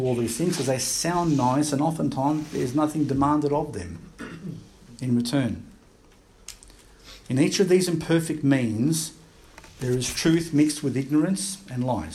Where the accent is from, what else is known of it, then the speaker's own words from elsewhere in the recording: Australia; And we said, "We're from Australia."